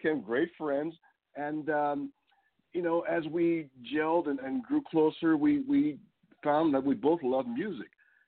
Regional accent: Portland, Oregon, United States; Growing up in Portland, kind of an isolated area up there, radio stations predominantly played, rock and the pop stuff.

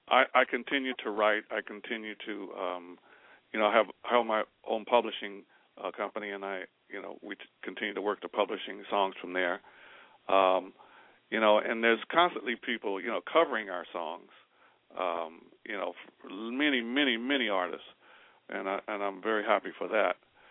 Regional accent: Cincinnati, Ohio, United States; now in Westchester, United States; Yes, I'm in New York, upstate, Westchester. And, you know, I've lived here for a long time. You know, I'm from Cincinnati. But, you know, I've lived here, you know, most of my life.

